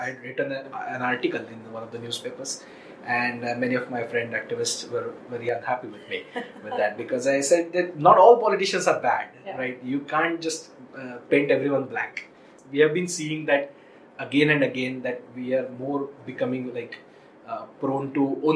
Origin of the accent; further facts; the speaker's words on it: India; all the issues that we are facing as Indian society are not simple, are very complex in nature.